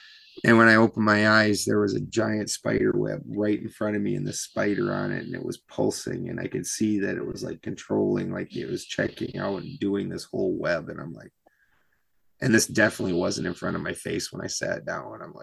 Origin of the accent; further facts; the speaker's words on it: South Dakota, United States; Christy and I were driving to South Dakota and, we were going home. And the worst part is my accent is like nothing compared to the people at home.